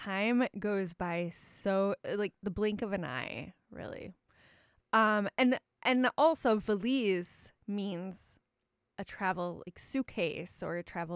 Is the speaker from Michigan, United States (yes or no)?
yes; Michigan, United States; now in Wrangell, United States; I'm from Michigan originally, and of course live in Wrangell right now.